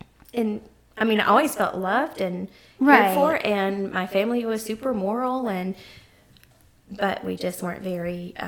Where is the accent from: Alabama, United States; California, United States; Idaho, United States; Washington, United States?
Alabama, United States; Decatur; born there; Okay, well, I was born in Decatur, Alabama, and I have one sister.